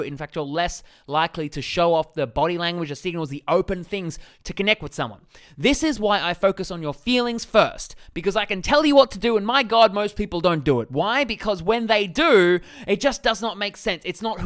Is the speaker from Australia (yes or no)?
yes; Australia; accent: Australian; In my very Australian accent.